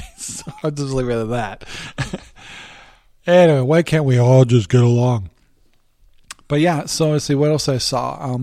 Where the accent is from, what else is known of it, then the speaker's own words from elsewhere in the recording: Washington, United States; I'm from Washington. It was like 11 days it's been raining in a row. Yeah, that's Washington.